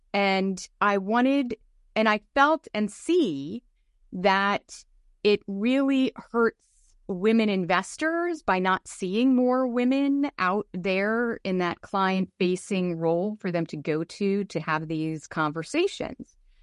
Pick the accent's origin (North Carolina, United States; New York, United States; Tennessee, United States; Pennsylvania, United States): New York, United States; I'm originally from the New York area, and I worked at a lot of big firms in New York